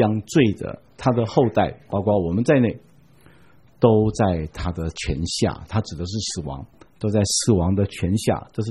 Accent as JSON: {"language": "Chinese", "country": "Taiwan", "said": "我们台湾人有时候骂小孩子骂他吸就吸呢"}